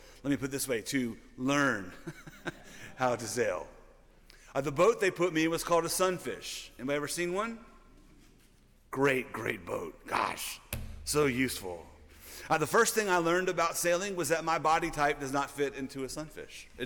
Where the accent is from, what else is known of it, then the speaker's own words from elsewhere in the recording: Louisiana, United States; Many of you all know that I'm from Louisiana, and so in early September 2005, after Katrina had devastated the places that I loved on August 29, 2005, I went home